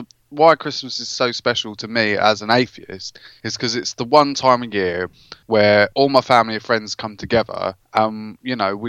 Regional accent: Cambridge, East of England, United Kingdom; I'm from Cambridge as well

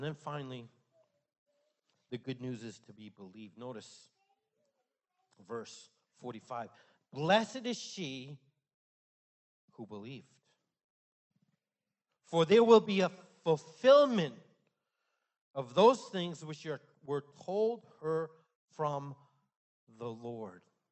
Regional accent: Maine, United States; I grew up in Maine. We went to school. We didn't care about the snow.

